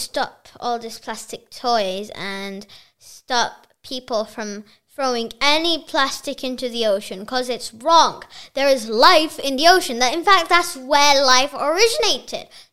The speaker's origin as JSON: {"language": "English", "town": "Bangalore", "region": "Karnataka", "country": "India", "tie": "born or raised there", "said": "And that somewhere is in my hometown, Bangalore."}